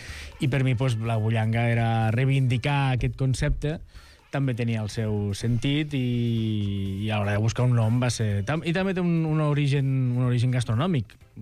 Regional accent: Barcelona, Catalonia, Spain; vaig néixer aquí a l'esquerra d'Eixample a tocar de la Model i Sant sempre havia sigut ha estat el meu barri de tota la vida. I fa 8 anys, doncs, qüestions d'amor, doncs vaig anar a viure allà al Fort Pienc

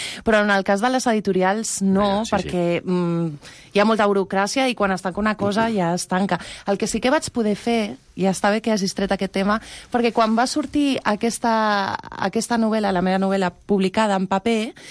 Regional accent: Barcelona, Catalonia, Spain; also born or lived in Canary Islands; I des dels 4 anys visc a Barcelona.

